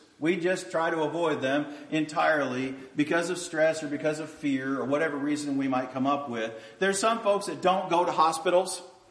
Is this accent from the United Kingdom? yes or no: no; Canada; moved away as an adult; now in United States; I grew up in Canada. I moved to the United States when I was 26 years old